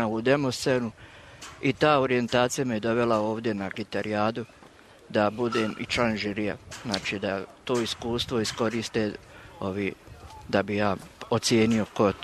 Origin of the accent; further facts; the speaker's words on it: Tuzla, Federation of Bosnia and Herzegovina, Bosnia & Herzegovina; ja sam iz Tuzle i sad bi očekivali da je to Tuzla, Bosna i Hercegovina. Meni je to bio uzak prostor.